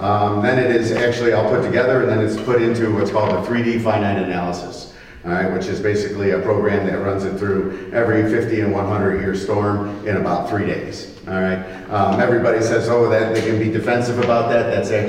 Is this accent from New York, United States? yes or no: yes; Buffalo, New York, United States; I'm from Buffalo, New York, and I have 10 buildings in Buffalo, New York, and we did that.